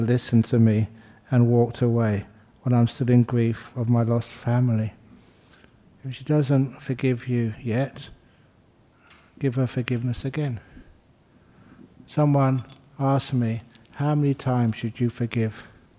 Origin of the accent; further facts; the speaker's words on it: Thailand; now in Perth, Australia; because, you know, I came from Thailand